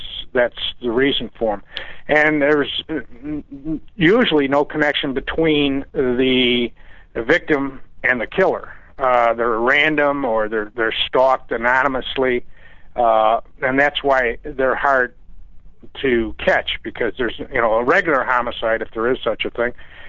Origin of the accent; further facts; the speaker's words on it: Chicago, Illinois, United States; also born or lived in Detroit; now in New Hampshire, United States; Well, I grew up in Chicago, spent 20 years in Detroit, and then we, of course, a side trip to Vietnam